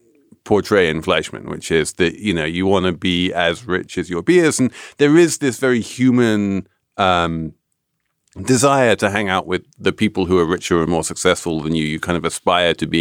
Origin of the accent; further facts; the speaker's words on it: England, United Kingdom; which as an Englishman is always very odd to me.